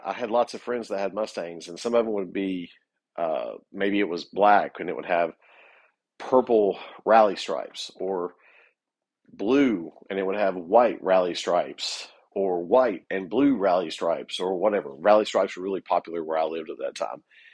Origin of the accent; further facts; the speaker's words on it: the South, United States; But hey, I'm a redneck from the South, and we love V8s